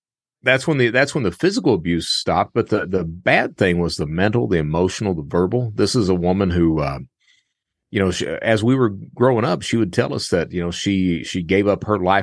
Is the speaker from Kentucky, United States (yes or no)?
yes; Hazard, Kentucky, United States; Well, I'm from Eastern Kentucky. Place called Hazard.